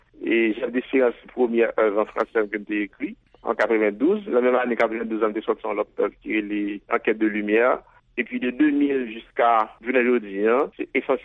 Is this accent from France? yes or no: no; Haiti; Et c'est une langue qui permet tout exprimer en tant que créole, en tant qu'haïtien.